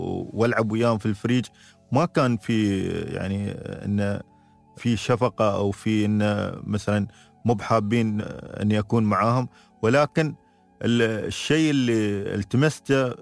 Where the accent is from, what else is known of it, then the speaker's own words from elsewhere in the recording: Fujairah, United Arab Emirates; وطبعا كان العائق بيني وبين أن أنا من الفجيرة